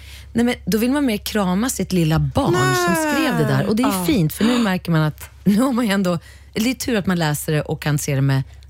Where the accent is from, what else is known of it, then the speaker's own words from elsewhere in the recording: Kilafors, Gävleborg County, Sweden; Vi köpte ett dödsbo förra sommaren utanför Kilafors, där jag kommer ifrån.